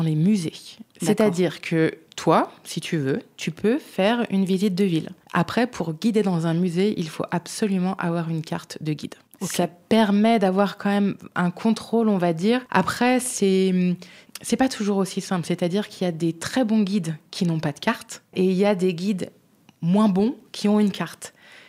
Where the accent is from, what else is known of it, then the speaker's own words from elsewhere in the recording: Auvergne-Rhône-Alpes, France; je faisais visiter le château de Fléchères, qui est dans mon village natal.